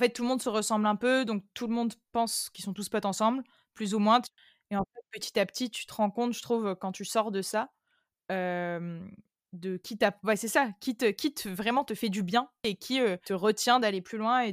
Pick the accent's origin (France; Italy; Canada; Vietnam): France; Marseille, Provence-Alpes-Côte d'Azur; venais de mon lycée, tu vois, à Marseille, et oui. En vrai, enfin, j'ai pas du tout à me plaindre de là où j'ai grandi